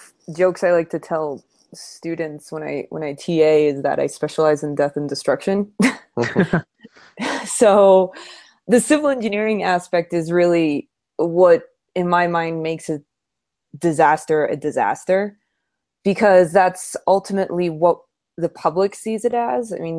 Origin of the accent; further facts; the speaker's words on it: New Hampshire, United States; I grew up in New England, also in New Hampshire. We don't really see tornadoes